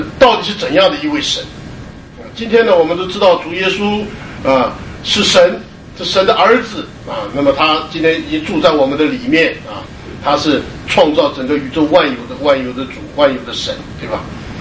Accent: China; 所以我们中国人翻译就把它什么翻成自由拥有

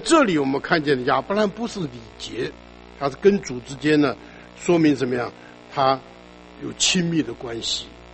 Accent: China; 我们中国人呢，在这些方面有的很多时候古礼，他们是很有礼貌的啊。

